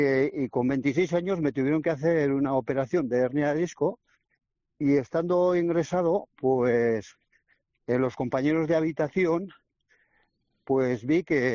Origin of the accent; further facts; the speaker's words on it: Dicastillo, Navarre, Spain; porque yo soy de Dicastillo y entonces tenemos delegación aquí y soy el delegado yo.